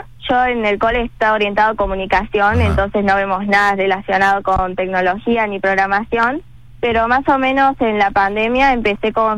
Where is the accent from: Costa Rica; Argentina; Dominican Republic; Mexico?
Argentina; Córdoba; Las tres chicas somos de Córdoba.